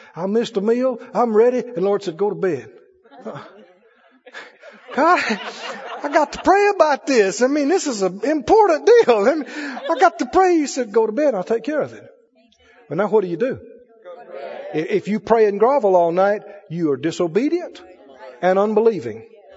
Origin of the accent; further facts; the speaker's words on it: Mississippi, United States; I know Arkansas people understand that. I'm from Mississippi.